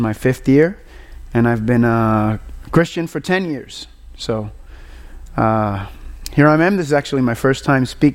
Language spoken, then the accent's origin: English; Puerto Rico; I'm from Puerto Rico, so I was over in Puerto Rico